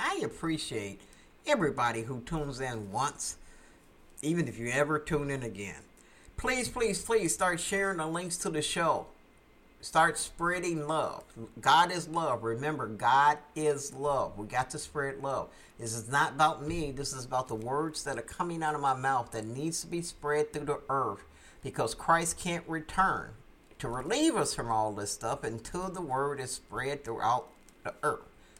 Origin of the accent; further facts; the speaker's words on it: United States; First up is USA, United States, my home country.